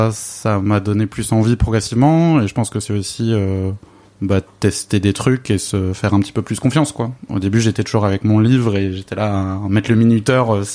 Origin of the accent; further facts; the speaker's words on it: Grand Est, France; Moi je suis alsacien d'origine